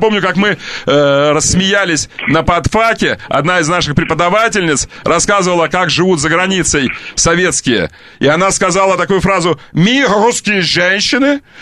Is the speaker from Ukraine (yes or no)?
yes; Kerch, Crimea, Ukraine; born there; несмотря на то, что я родился в Керчи, да, потому что я вырос в лесах, я лесной человек.